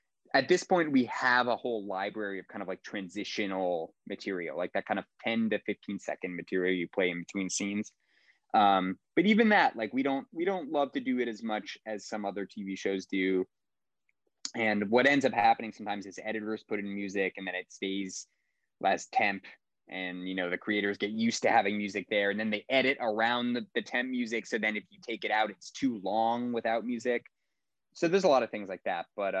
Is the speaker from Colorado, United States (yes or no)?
no; California, United States; I mean, SoCal, I'm from SoCal, In-N-Out is the best way to go, in my opinion.